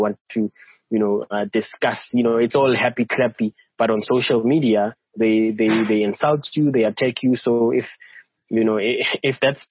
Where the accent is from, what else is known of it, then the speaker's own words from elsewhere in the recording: Bethlehem, Free State, South Africa; Growing up, I'm from Bethlehem in the Free State.